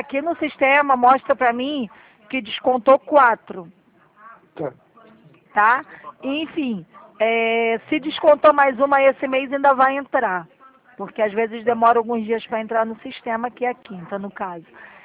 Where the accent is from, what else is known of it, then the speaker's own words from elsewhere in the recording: Maricá, Rio de Janeiro, Brazil; eu sou de Maricá, você é meu vizinho.